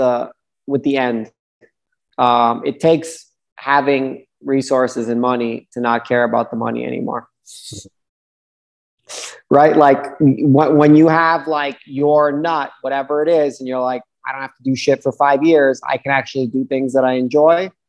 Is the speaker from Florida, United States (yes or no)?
no; New York, United States; So, I mean, in growing up in New York, we had the saying crabs in a barrel.